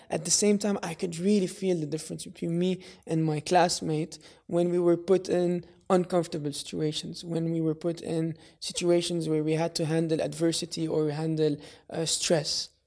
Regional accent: Lebanon; born or raised there

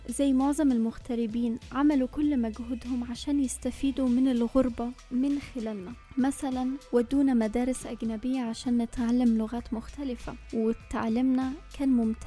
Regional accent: Cairo, Cairo Governorate, Egypt; أنا مصرية من القاهرة بس ما تولدتش فيها. بابايا ومامتي اتجوزوا وهم صغيرين قوي وسافروا يشتغلوا برا من بداية حياتهم. أنا وأخواتي كلنا تولدنا وتربينا برا وكبرنا في بلد تاني غير بلدنا

